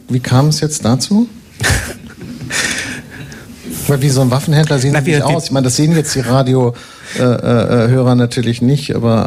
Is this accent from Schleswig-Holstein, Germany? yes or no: no; Hamburg, Germany; now in Berlin, Germany; So ist das nämlich in der Gegend in Berlin, wo ich wohne. Ich komme ja selber aus Hamburg und bin seit 1988 mit einigen Unterbrechungen in Berlin